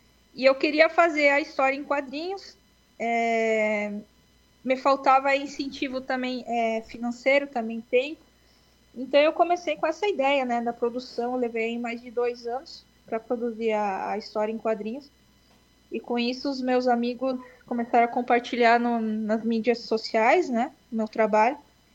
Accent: Concórdia, Santa Catarina, Brazil; Sou natural de Concórdia.

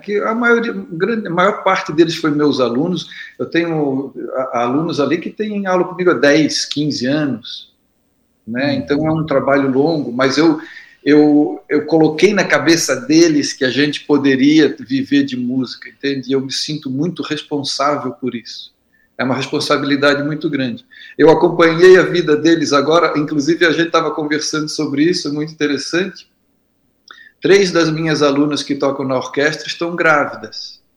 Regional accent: Florianópolis, Santa Catarina, Brazil; Estou em Florianópolis. Eu sou natural de Florianópolis e resido em Florianópolis, né?

